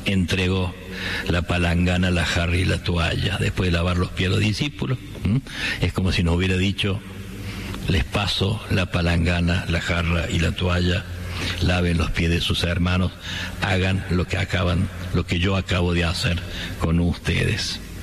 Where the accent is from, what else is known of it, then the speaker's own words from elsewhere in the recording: Argentina; Como argentinos, nosotros estamos en tiempo de festejar.